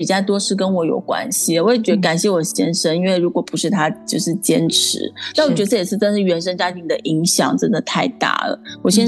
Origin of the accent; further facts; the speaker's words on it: Hong Kong; 因为我小时候是在那个香港长大，所以我从小就觉得世界上就是有女王啊